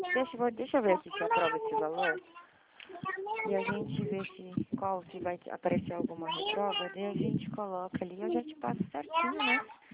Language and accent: Portuguese; Curitiba, Paraná, Brazil; Eu sou de Curitiba